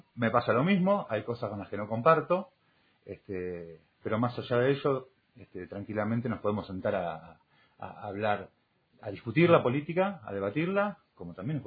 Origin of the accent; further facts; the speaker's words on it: Escobar, Buenos Aires Province, Argentina; los que somos de Escobar, que nos conocemos